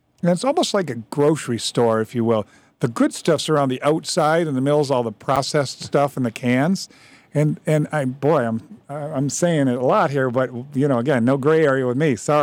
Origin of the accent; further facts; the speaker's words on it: Illinois, United States; because I am from Illinois. I was born here.